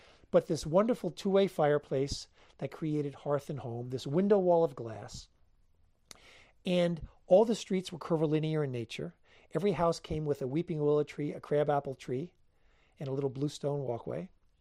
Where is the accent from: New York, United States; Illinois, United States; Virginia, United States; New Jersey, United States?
New York, United States; Levittown; slightly bigger than the house I grew up in Levittown